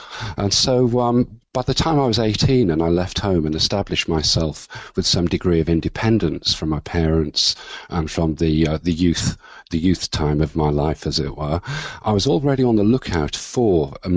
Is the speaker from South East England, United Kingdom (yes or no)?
no; Wolverhampton, West Midlands, United Kingdom; which were being published from my hometown of Wolverhampton